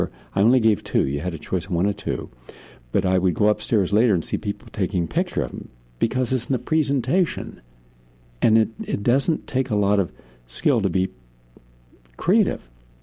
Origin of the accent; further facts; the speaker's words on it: West Virginia, United States; down in Appalachia, my home country of West Virginia.